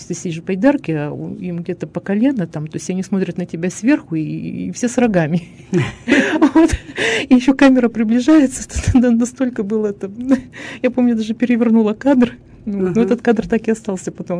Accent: Ural, Russia; Да, я уральского, корни из Бобровки, бабушка моя из Бобровки

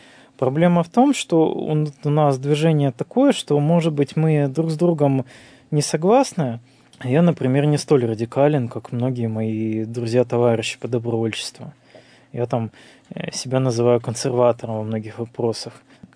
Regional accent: Nizhny Tagil, Sverdlovsk Oblast, Russia; Я вырос сам в Тагиле, там примерно так же.

